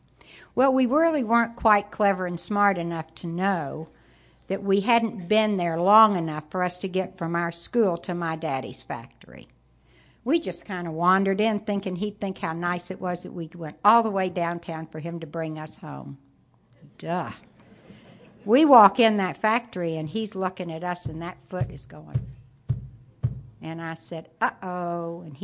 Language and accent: English; Dallas, Texas, United States; born there; When I was born in Dallas in 38, we lived in little settlements, I call them. My grandfather was an Orthodox rabbi. We were Orthodox Jews.